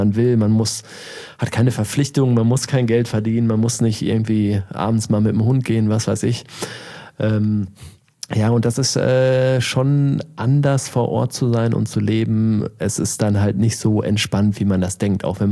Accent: Germany; now in Shanghai, China; Also das ging für mich jetzt relativ leicht, weil ich als Deutscher sehr irgendwie gefragt war, ich weiß auch nicht.

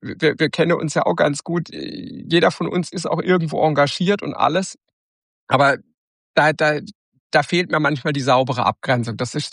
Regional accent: Karlsruhe, Baden-Württemberg, Germany; als Karlsruher

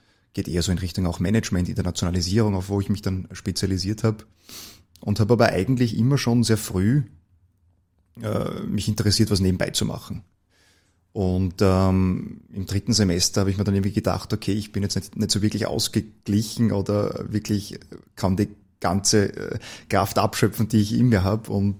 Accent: Gmunden, Upper Austria, Austria; born there; moved away as an adult; now in Vienna, Austria; Du, ich bin eigentlich gebürtiger Oberösterreicher.

